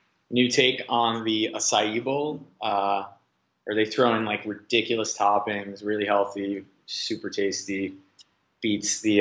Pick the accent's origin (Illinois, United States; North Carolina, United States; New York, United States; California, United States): New York, United States; New York City; also born or lived in Philadelphia; I'm from New York City.